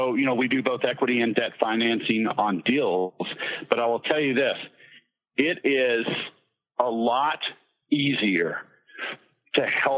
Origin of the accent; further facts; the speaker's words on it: Fort Worth, Texas, United States; No, I grew up in Fort Worth, Texas.